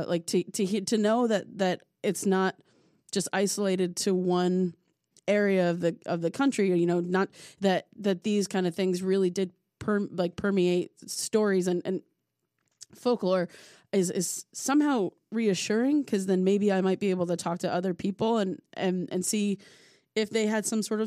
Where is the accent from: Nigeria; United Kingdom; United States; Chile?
United States; Somerville, New Jersey; my hometown in you know, the Somerville, New Jersey area, and Hillsboro, and just New Jersey in general